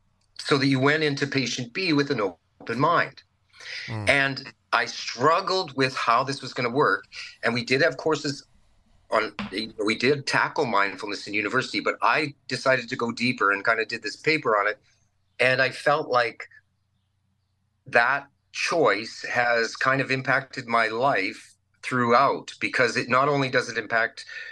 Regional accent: Virden, Manitoba, Canada; I moved back home to my hometown of Verdon, Manitoba, and then actually moved right into Brandon, where the university was

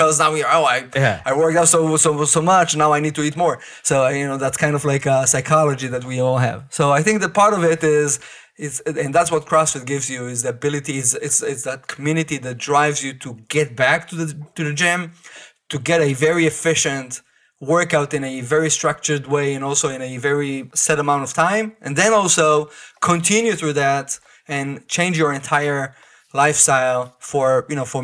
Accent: Israel; English is a second language; I grew up in Israel.

